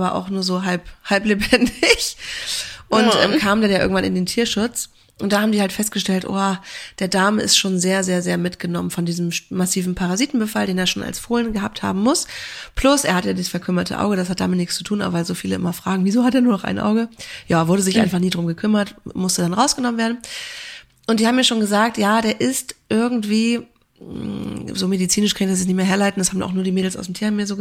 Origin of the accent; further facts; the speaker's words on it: Schleswig-Holstein, Germany; Ich komme ja auch ursprünglich aus der Nähe von Kiel